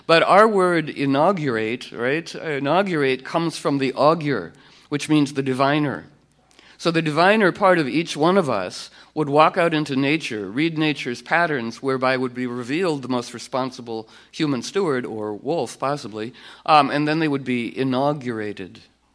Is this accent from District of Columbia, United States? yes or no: yes; Washington, District of Columbia, United States; So I was raised in Washington, D.C. in a political family.